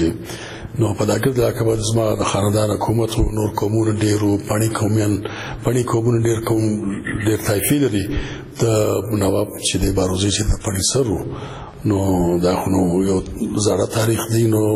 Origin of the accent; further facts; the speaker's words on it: Sibi, Balochistan, Pakistan; زه د بلوچستان یو شار دی سیویجی، په سیویی یو کلی دی لوی کلی دی کڑک نومیږي چې اوس په کرک یادیږي، زاړه نوم یې کڑک دی چې په هغه کې 1954 کې زه پیدا شولم.